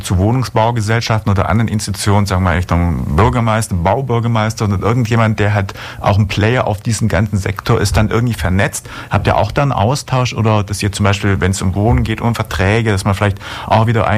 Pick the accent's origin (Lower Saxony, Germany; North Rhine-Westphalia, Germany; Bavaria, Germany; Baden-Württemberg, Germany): Baden-Württemberg, Germany; Ulm; born there; Ich erinnere mich noch an Zeiten, bin ja gebürtiger Ulmer, da war es so knapp an der 100.000er-Grenze.